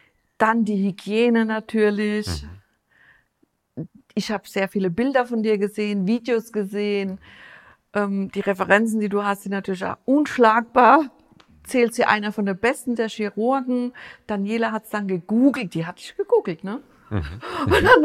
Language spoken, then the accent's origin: German; Rhineland-Palatinate, Germany; Wir sind ja Pfälzer, wir sehen ja sowieso alles ein bisschen mit mehr Humor als alle anderen.